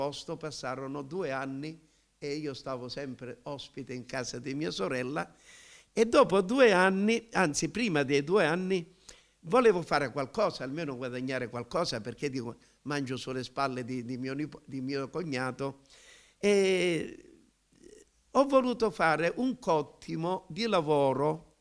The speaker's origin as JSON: {"language": "Italian", "town": "Chiaravalle", "region": "Marche", "country": "Italy", "tie": "born or raised there", "said": "tornando dal militare a Chiaravalle, perché sono nato e cresciuto a Chiaravalle fino a una certa età"}